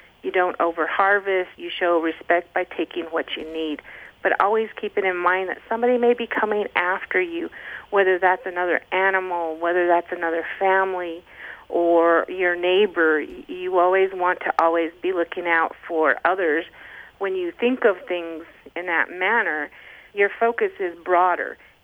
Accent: United States; We're Native American. We have a deep-seated history with the land, with the government. We may live on reservations or we may not

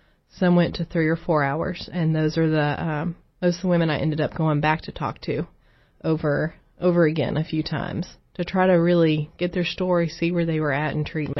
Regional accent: Appalachia, United States; I've seen this with my generation growing up in Appalachia, but also in my research as well.

